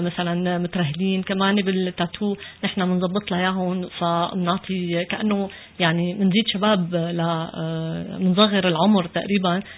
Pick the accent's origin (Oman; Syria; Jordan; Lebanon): Syria; now in Quebec, Canada; قد ما نحن كنا بسوريا درسنا، أنا درست فرنسي يعني بالسورية، بس طبعا كان بدنا نتقن اللغة، فأول ما أجيت لهون تعبت على حالي باللغة، أتقنتها مشان بعدين أقدر اندمج بالمجتمع الكندي